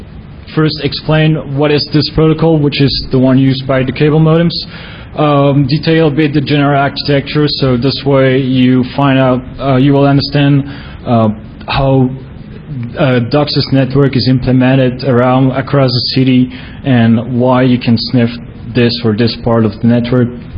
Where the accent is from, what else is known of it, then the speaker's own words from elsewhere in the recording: Belgium; English is a second language; I come from Belgium, so sorry about the accent sometimes.